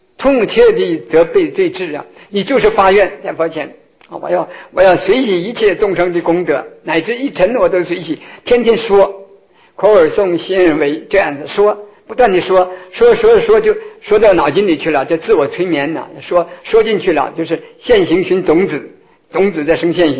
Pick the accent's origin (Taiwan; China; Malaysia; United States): China; 这个我们中国人讲啊，这个请这个孔子无常师